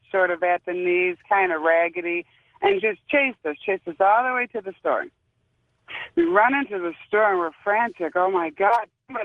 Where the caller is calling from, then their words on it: Michigan, United States; I am calling from the Thumb area in Michigan.